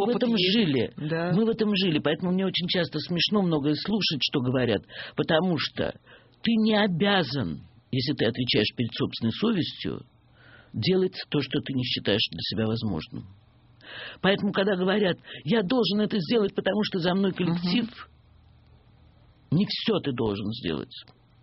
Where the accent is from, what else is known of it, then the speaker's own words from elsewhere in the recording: Saint Petersburg, Russia; now in Moscow, Russia; Вот я уехала из Ленинграда. Живу в Москве.